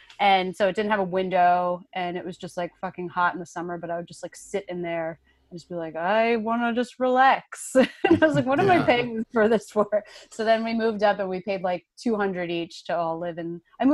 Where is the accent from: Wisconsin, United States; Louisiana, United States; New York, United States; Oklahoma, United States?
New York, United States; I'm from Long Island originally.